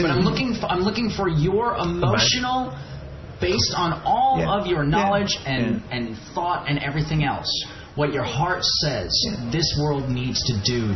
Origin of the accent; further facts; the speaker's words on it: United States; now in Australia; what I've been watching in America, being my home country